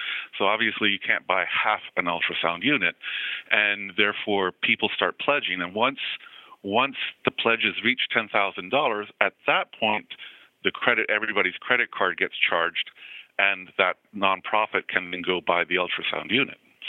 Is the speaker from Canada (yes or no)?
no; Peru; moved away; And again … I'm originally from Peru in South America.